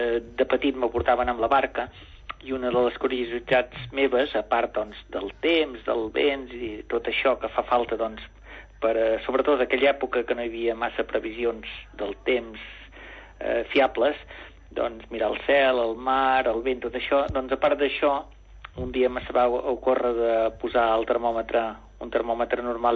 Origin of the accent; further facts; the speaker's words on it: L'Estartit, Catalonia, Spain; born there; vaig néixer a l'Estartit i, i ja dic que a la meva família, doncs, els meus pares i avis eren pescadors